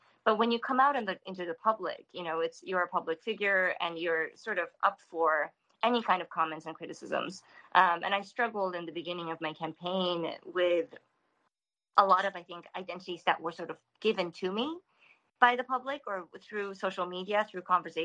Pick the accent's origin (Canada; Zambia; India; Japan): Japan; Kitakyushu, Fukuoka; I was born in Kitakyushu, as you said. And I am, you know, a Kitakyushu woman born and raised, you know, and that's a huge core of my identity.